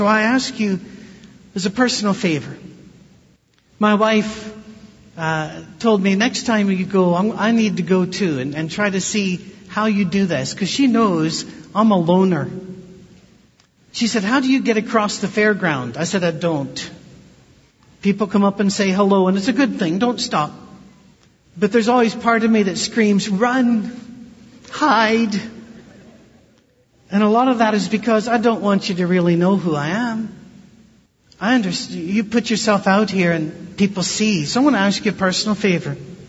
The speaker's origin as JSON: {"language": "English", "town": "Detroit", "region": "Michigan", "country": "United States", "said": "And I almost said, I'm from Detroit."}